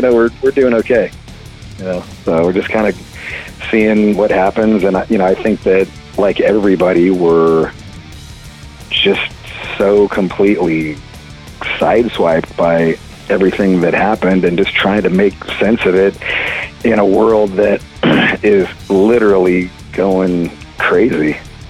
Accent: California, United States; I grew up in the Bay Area, kind of the golden era of the thrash scene.

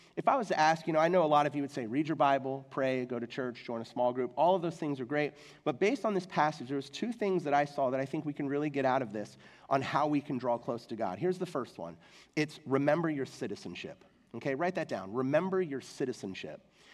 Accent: England, United Kingdom; I grew up in England. My mom was British. My dad was in the military. He was in the Air Force. And so when I was 3 years old, we moved to England, and I spent my entire childhood in England.

